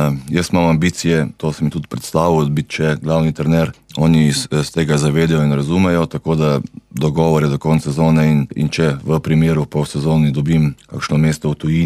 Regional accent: Postojna, Inner Carniola–Karst, Slovenia; now in Koper, Slovenia; sem doma s Postojne, starši so še tukaj, trenutno sem v Kopru

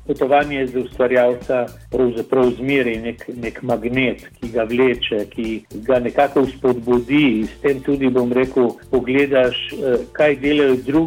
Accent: Nova Gorica, Gorizia, Slovenia; also born or lived in Postojna; Dejansko sem rojen v Postojni, živel sem pa cel čas v Novi Gorici, kjer je nekako tudi, bom rekel, moj domicil

